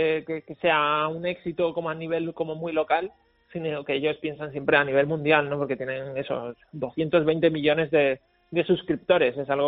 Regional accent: Mijas, Andalusia, Spain; Yo soy de Las Lagunas, en Mijas Costa. Es un barrio de pisos blancos, un barrio muy normal. Y además siempre he vivido en esa misma zona

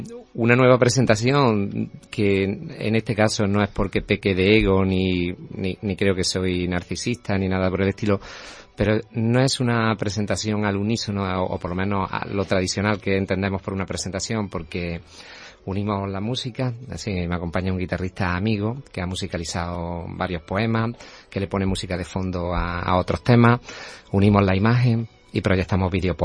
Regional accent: Córdoba, Andalusia, Spain; Córdoba, que es mi tierra

